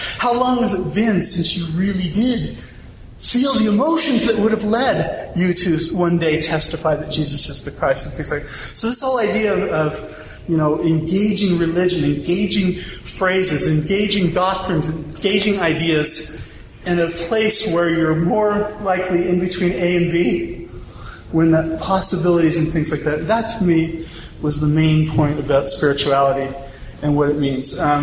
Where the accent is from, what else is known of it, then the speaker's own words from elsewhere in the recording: San Diego, California, United States; I grew up in San Diego, and when you're in San Diego, just kind of like with the Wasatch Front here, but San Diego, you always know where the ocean is.